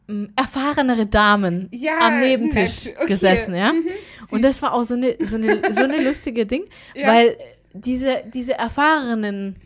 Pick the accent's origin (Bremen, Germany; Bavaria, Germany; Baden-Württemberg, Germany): Baden-Württemberg, Germany; Stuttgart; wir kommen ursprünglich aus Italien, aber wir leben schon ganzes Leben